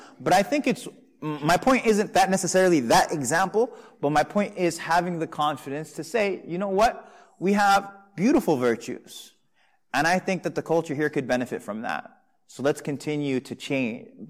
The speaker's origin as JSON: {"language": "English", "region": "New York", "country": "United States", "said": "I'm from New York, and in New York, it's kind of like London, where you don't say hello to anybody."}